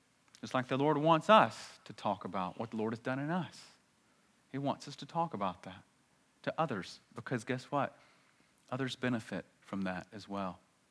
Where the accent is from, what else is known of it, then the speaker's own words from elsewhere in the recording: Leeds, Yorkshire and the Humber, United Kingdom; I heard about a celebrity coming to my hometown once, Leeds